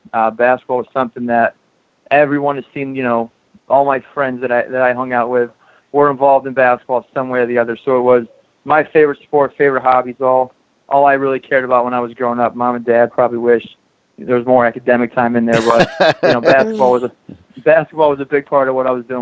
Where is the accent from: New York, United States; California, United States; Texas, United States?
New York, United States; I grew up in Western New York, Rochester, Buffalo area.